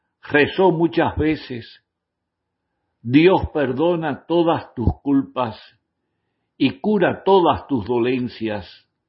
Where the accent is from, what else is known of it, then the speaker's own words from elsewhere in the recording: Cuba; como familia cubana que somos